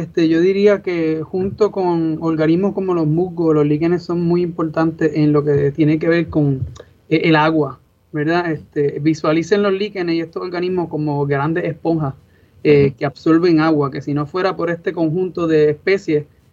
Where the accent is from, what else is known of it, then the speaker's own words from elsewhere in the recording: Puerto Rico; Me crié en lo que doy en la tierra de Tito Trinidad, en Cocay Alto, Puerto Rico.